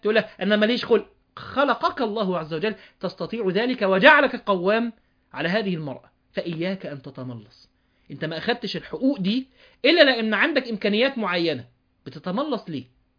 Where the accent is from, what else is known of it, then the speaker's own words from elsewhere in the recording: Upper Egypt, Egypt; انا راجل، انا راجل صعيدي